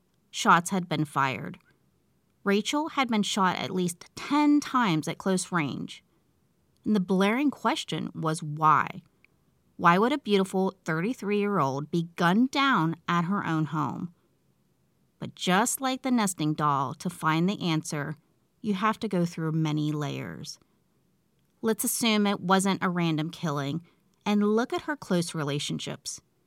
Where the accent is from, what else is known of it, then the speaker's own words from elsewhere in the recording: West Virginia, United States; that stuff is really big in this area, Pennsylvania, my hometown in West Virginia.